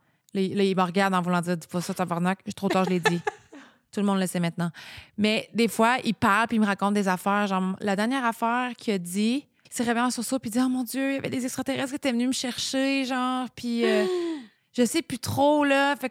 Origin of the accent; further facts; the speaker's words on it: Quebec, Canada; À l'époque, je vivais loin de mon coin de pays. Je viens de la Montérégie, mais j'étais rendue sur la Côte-Nord.